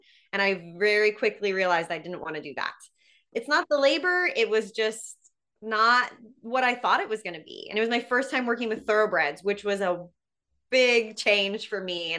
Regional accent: California, United States; I'm from California, and he wanted to move to California.

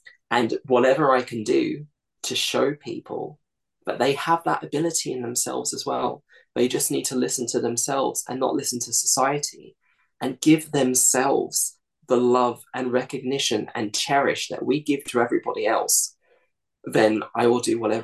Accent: England, United Kingdom; fitting into this country and just kind of assimilating in this world that it was all about, well, we're English, we're English, we're English, but we have brown skin.

